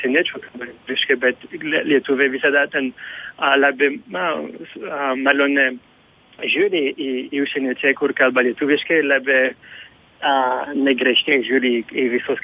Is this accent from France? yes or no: yes; France; Lithuanian is a second language; Ir aišku, kaip prancūzas, aš turėjau daug pasirinkimų, kaip Anglija, Ispanija, Italija.